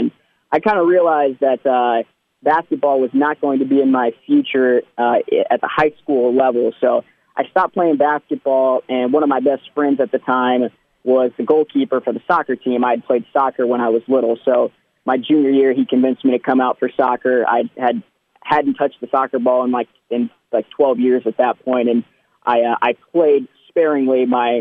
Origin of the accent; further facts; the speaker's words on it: Indianapolis, Indiana, United States; I'm from Indianapolis. I was just telling Caleb off the air. I'm from the east side of Indianapolis, so I went to Warren Central High School.